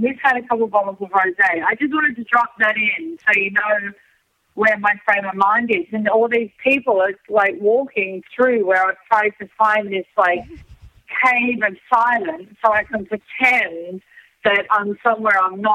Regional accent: Australia; being Australian, and the fucking flip-flops.

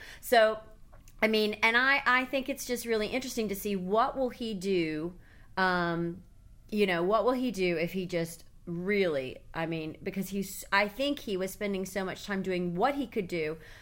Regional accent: Cleveland, Tennessee, United States; I'm from Cleveland, Tennessee.

